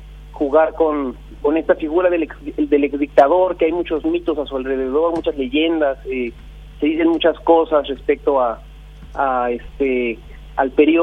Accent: Mexico; accent: Mexican; now in Paraguay; Sí, ya 6 años por acá. Ya me siento medio paraguayo, la verdad.

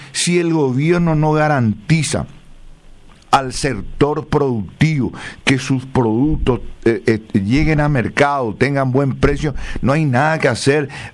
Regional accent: Paraguay

